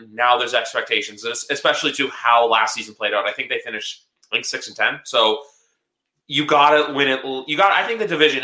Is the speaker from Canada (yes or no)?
yes; Canada; I know I'm Canadian, you're American